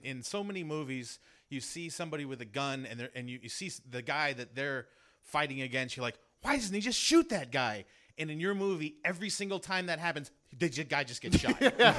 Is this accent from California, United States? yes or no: yes; San Pedro, California, United States; I'm not from Hawaii, but I'm from San Pedro.